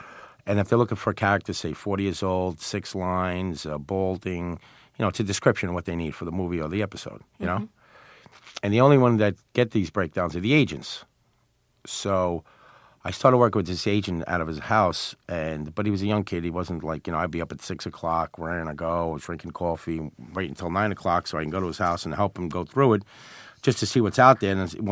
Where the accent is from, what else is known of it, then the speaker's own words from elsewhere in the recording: Brooklyn, New York, United States; because I'm from Brooklyn